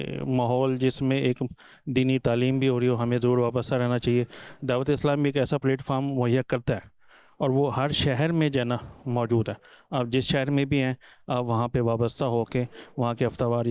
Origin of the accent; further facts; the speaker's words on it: Multan, Punjab, Pakistan; میں ملتان سے آیا ہوں.